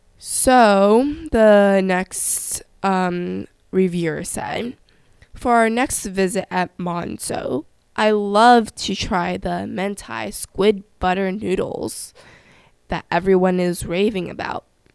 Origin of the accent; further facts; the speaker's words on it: California, United States; it's located in the 626 area, if you guys ever heard of that, which I like to call it my hometown.